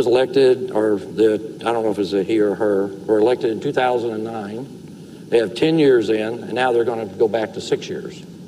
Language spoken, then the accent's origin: English; the South, United States; accent: southern; Maybe it's my southern accent.